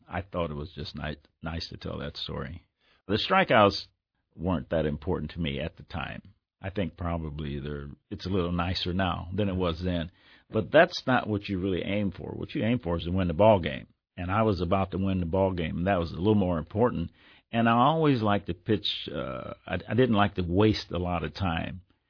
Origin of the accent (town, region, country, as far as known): Nebraska, United States